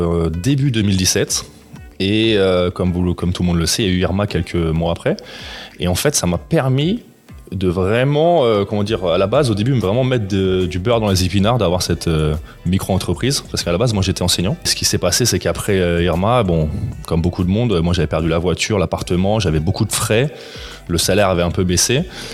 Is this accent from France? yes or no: no; St. Barthélemy; Saint-Barth, moi j'ai grandi à Saint-Barth